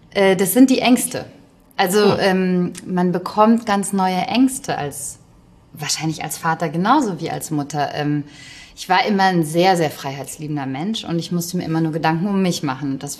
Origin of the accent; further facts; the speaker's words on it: North Rhine-Westphalia, Germany; das liegt so ein bisschen an meiner Herkunft. Ich komme aus dem Ruhrpott